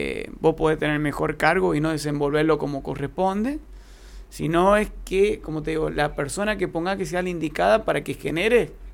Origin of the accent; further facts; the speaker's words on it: San Juan, Argentina; hacia afuera somos todos sanjuaninos y sanjuaninas que queremos lo mejor para esta provincia.